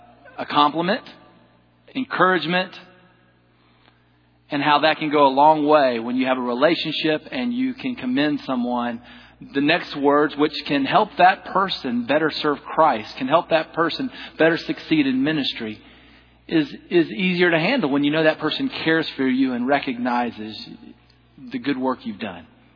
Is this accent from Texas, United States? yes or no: no; South Carolina, United States; I'm from South Carolina. I pull the southern thing off a little better than he does.